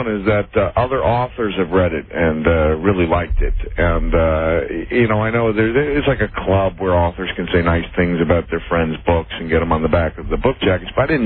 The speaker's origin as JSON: {"language": "English", "region": "New York", "country": "United States", "tie": "born or raised there", "said": "because I grew up in Long Island. It's about 1 hour and 10 minutes away without traffic."}